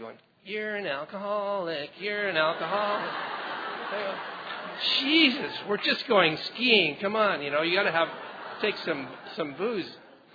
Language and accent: English; Canada; And I'm Canadian, eh?